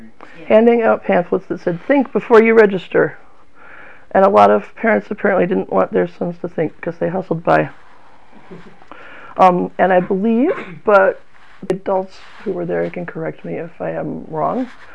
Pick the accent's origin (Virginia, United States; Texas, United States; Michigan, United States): Michigan, United States; Hesperia; also born or lived in Fremont, United States; I was born in the Gerber Memorial Hospital in Fremont, Michigan, named for the Baby Food Company, which is in Fremont, Michigan, and I lived in Hesperia